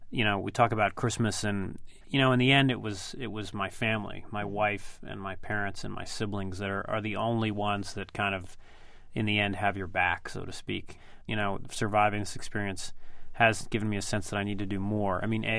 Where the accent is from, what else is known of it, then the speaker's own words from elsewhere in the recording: Pakistan; He apologizes to me as a Pakistani. He apologizes to me as a Pashtun.